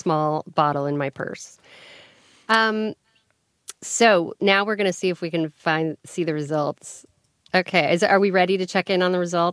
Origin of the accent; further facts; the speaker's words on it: Colorado, United States; I call it pop because I grew up in Colorado.